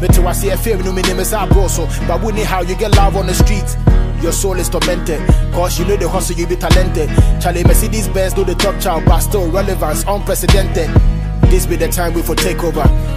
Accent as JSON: {"language": "English", "town": "Tema", "region": "Greater Accra", "country": "Ghana", "said": "I'm trying to leave a blueprint. I'm from Tema."}